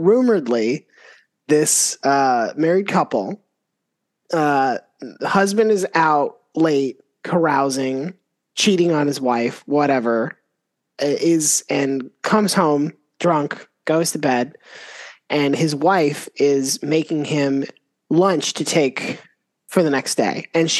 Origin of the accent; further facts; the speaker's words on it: Florida, United States; So I should disclose that I grew up in Florida and not in like any particularly southern parts of Florida.